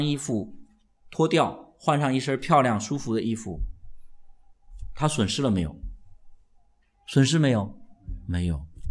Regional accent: China; 所以我们中国人受这种阴阳学说的影响比较深，所以我们就喜欢讲说盛极而衰，衰极而盛

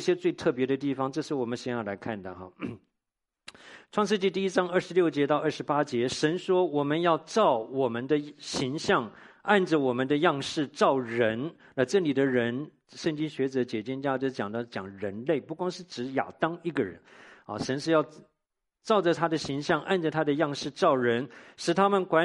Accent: Tainan, Taiwan; 他这一辈子没有离开过我的家乡台南的啊

